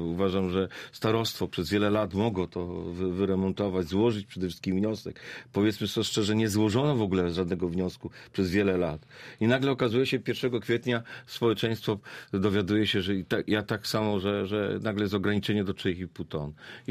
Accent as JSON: {"language": "Polish", "town": "Babimost", "region": "Lubusz Voivodeship", "country": "Poland", "tie": "born or raised there", "also_born_or_lived": "Zielona Góra", "said": "W Babimoście. Tam się wychowałem. Mhm. To prawda, w Zielonej Górze się urodziłem, w szpitalu. Mhm. Ale wychowałem się w Babimoście."}